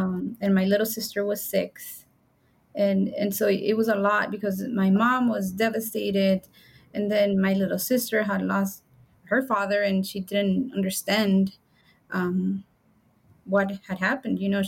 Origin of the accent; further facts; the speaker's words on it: Honduras; now in United States; my older brother, the one that I came with from Honduras, he had been detained and was in immigration proceedings.